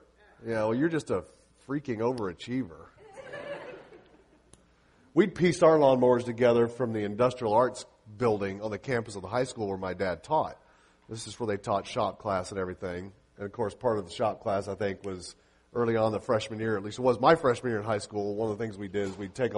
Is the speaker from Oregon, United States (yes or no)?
no; Arkansas, United States; also born or lived in Central Florida; We had just moved to Central Florida from Northwest Arkansas. And when we moved from Northwest Arkansas to Central Florida, one of the sports that was kind of big was soccer. It was not big in Northwest Arkansas. We didn't play soccer as a kid much growing up.